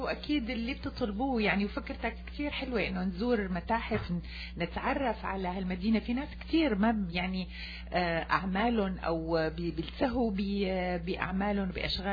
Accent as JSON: {"language": "Arabic", "country": "Syria", "said": "شو واجبنا نحن كجالية سورية بالمغترب؟"}